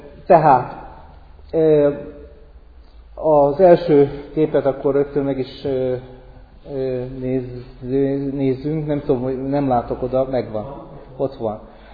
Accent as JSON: {"language": "Hungarian", "town": "Hencida", "region": "Hajdú-Bihar", "country": "Hungary", "tie": "born or raised there", "said": "én születésem szerint bihari vagyok, egy Hencida nevű faluban nőttem fel, és ez a falu szomszédos Nagykerekivel és Kismarjával"}